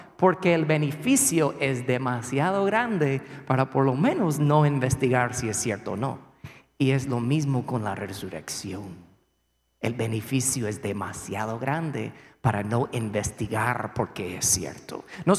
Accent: United States; Spanish is a second language; Yo soy gringo

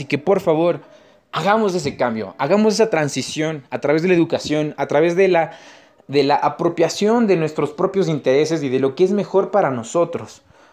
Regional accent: Ecuador; Y tenemos que seguir haciéndolo todos juntos, como ecuatorianos

